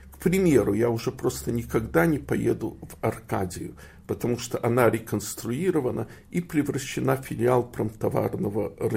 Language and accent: Russian; Odesa, Odesa Oblast, Ukraine; Я вырос в Одессе, в основном двухэтажной, но трех-четырехэтажной, где считалось почему-то, что вообще высоток строить нельзя, потому что Одесса стоит на катакомбах